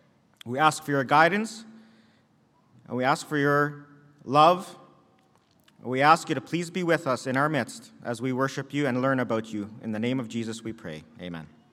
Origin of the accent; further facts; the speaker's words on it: Altona, Manitoba, Canada; being that I come from Altona, it's a little bit more meaningful.